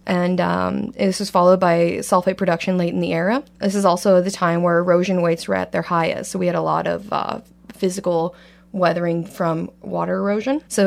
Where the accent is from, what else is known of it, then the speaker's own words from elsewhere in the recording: Mississauga, Ontario, Canada; And I'm originally from the Toronto, Mississauga area. I moved up here for school, and I've stayed here because I like it so much.